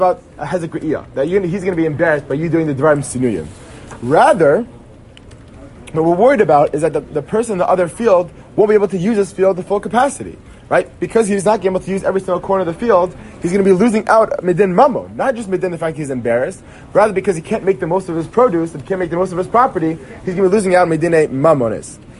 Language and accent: English; Cleveland, Ohio, United States; I'm from Cleveland, whatever.